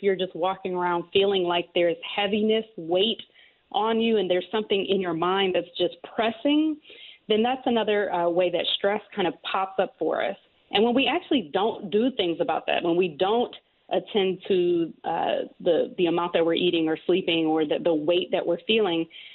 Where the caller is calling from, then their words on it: Detroit, Michigan, United States; So I'm calling in from Detroit right now.